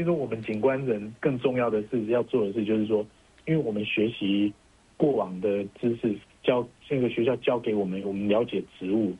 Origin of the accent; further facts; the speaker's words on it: Taipei, Taiwan; 我在台北市长大，我从小到现在，我在相同的土地，在一样在台北，我都可以感受到这个的变化。哦，那我50几岁了